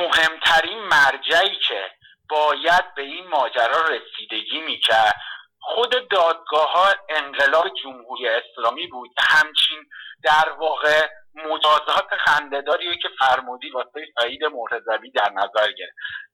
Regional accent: Iran

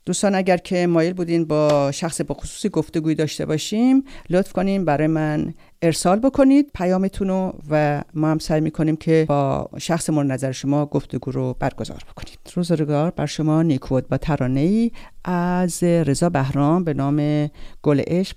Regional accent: Iran; moved away; میدونین من خودم چون در ایران بزرگ شدم، هنوز یه مقدار اون فرهنگ رو با خودم دارم میکشم

